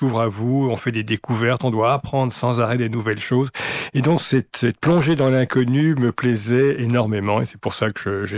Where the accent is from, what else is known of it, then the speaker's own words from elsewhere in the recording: Belgium; Exactement. Je suis belge